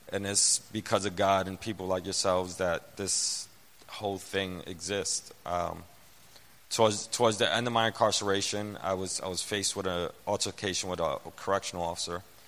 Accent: New York City, New York, United States; I grew up in the Lower East Side. And in the 80s and 90s, when you see everybody, it was just a really bad neighborhood.

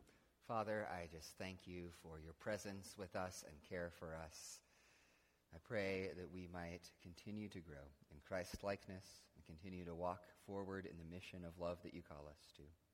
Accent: Rockford, Illinois, United States; when I'm traveling somewhere and people ask where I'm from, I say that I'm from Rockford. And if you were like, no, you live in Stillman Valley, and that's like 10 miles from Rockford

